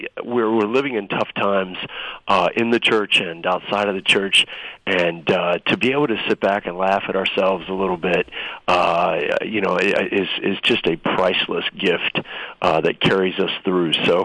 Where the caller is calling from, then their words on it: Kuwait; I'm calling from Kuwait.